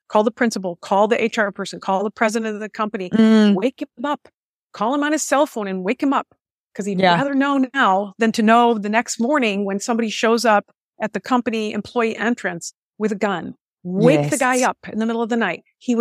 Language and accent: English; Michigan, United States; Just like in the Oxford High School shooting in Michigan, my home state